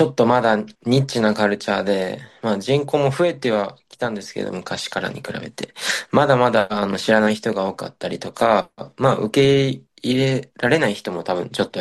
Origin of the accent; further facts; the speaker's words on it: Tokushima, Japan; 自分、地元が徳島県っていうところにあるんですけど、日本の徳島県っていう町の田舎で育ったんですけど